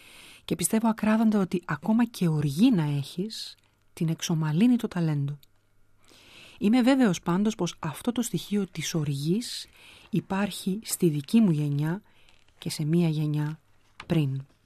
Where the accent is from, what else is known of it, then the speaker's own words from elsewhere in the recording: Rethymno, Crete, Greece; moved away; also born or lived in Athens / Munich; Πήγα ένα χωριατάκι που έφυγα από το Ρέθυμνο, ζώντας για λίγο στην Αθήνα, αλλά τόσο μίζερα και οδυνηρά.